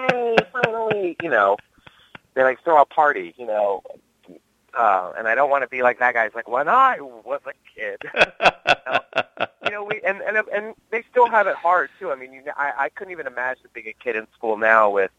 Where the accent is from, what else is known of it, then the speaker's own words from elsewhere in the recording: Texas, United States; I think I talked about growing up in Texas.